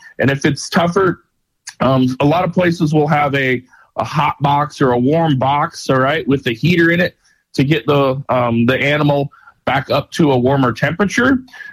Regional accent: South Dakota, United States; I know that I grew up in South Dakota

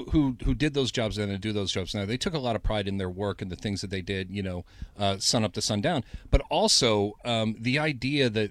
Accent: Toledo, Ohio, United States; We'll make a stop in Toledo, Ohio. That's where I grew up. I'm a Toledo kid. You know, it's my hometown.

